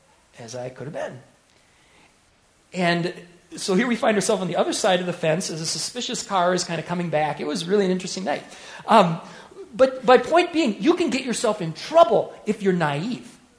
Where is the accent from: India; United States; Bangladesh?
United States; Hastings, Minnesota; So I'm thinking, how cool is this? I grew up in Hastings, Minnesota. We don't get to see this stuff.